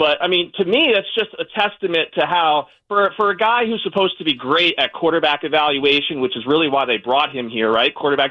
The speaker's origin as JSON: {"language": "English", "region": "Connecticut", "country": "United States", "lives_now": "Tampa, United States", "said": "I live here in Tampa. I'm from Connecticut. That's why I'm a big Giants fan."}